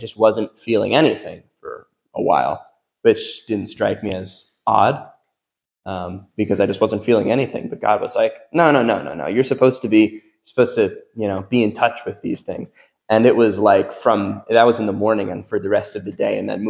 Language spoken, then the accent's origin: English; Hamburg, Pennsylvania, United States; So this was last Saturday. So my parents, I grew up in Hamburg. My parents are moving from my childhood home where I spent my entire life to now Pottsville. I live in Pottsville